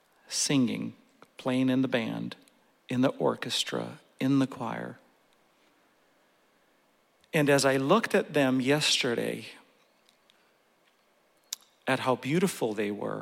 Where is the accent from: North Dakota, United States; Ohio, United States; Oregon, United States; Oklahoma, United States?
Oregon, United States; Portland; And growing up in Portland, it was Clackamas Town Center Mall.